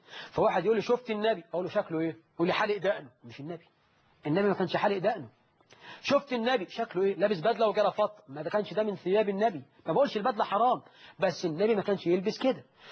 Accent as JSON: {"language": "Arabic", "country": "Syria", "said": "بقول عندنا في سوريا بعد دفن الميت بثلاث أيام منجيب دفوف"}